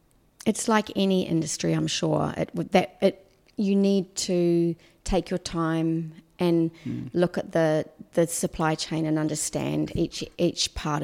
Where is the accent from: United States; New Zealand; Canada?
New Zealand; So I come from New Zealand originally